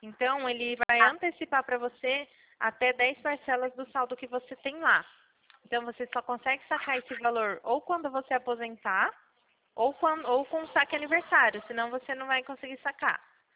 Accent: Itu, São Paulo, Brazil; Sou de Itu.

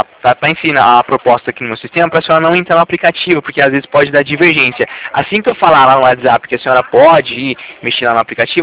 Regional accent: Itatiba, São Paulo, Brazil; Eu sou de Itatiba, interior de São Paulo.

